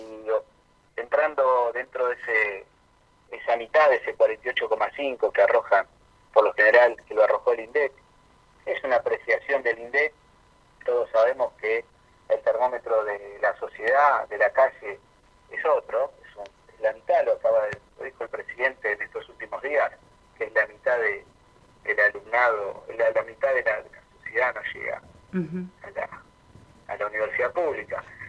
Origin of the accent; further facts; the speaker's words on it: Quilmes, Buenos Aires Province, Argentina; yo soy de Quilmes